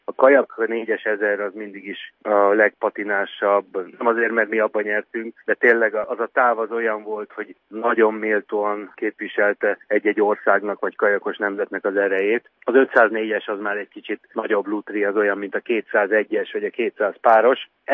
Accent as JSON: {"language": "Hungarian", "town": "Vác", "region": "Pest", "country": "Hungary", "tie": "born or raised there", "said": "vagy visszamegyek szülővárosomba, Vácra"}